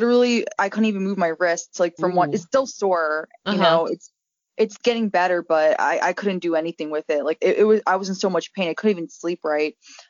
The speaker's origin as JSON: {"language": "English", "region": "New Jersey", "country": "United States", "said": "Like, is it because I'm from Jersey and it's like bad over here?"}